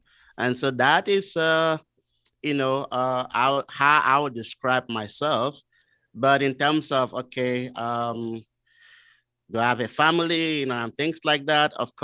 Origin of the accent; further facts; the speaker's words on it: Cameroon; moved away as an adult; also born or lived in Nigeria; I was born and raised in Cameroon, so I moved to Nigeria.